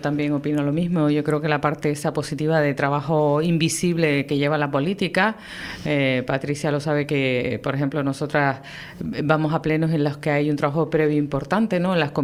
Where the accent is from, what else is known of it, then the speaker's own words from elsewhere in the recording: Spain; como española, como ciudadana de este país.